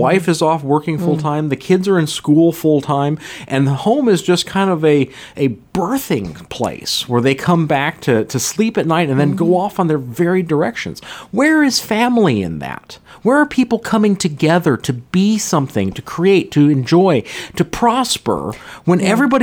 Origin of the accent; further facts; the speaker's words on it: Minnesota, United States; I hail from Minnesota, and I remember the Minnesota State Fair is one of the, you know, largest state fairs in the entire world.